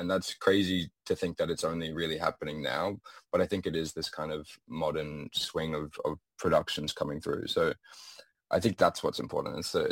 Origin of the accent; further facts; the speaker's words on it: Australia; without seeing yourself growing up in Australia on screen, it's kind of hard to relate